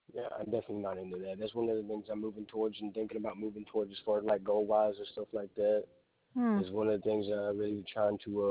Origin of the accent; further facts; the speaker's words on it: Texas, United States; I'm from Texas, man. That's where I reside at. That's where I'm at.